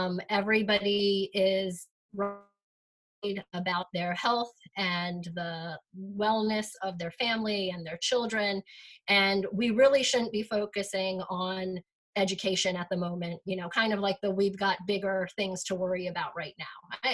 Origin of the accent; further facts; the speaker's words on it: Ellicott City, Maryland, United States; So I have lived in this county my entire life. I was born and raised in Ellicott City.